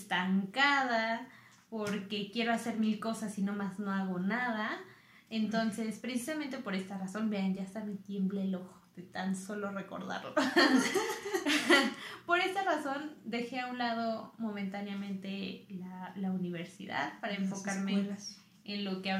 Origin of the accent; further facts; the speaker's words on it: Mexico City, Mexico; born there; Nací en México, en la Ciudad de México, un 13 de marzo de 1998, que cayó viernes 13.